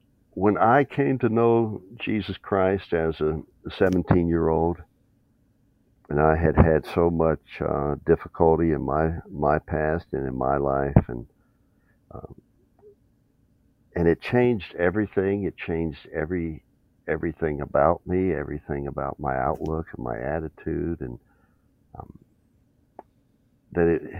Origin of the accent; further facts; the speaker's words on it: North Carolina, United States; born there; also born or lived in West Virginia / Tennessee; Well, I did spend some time in West Virginia, but I was born in North Carolina and lived a lot of my life in Tennessee as well. So I'm a Southeastern, born and bred most of my time.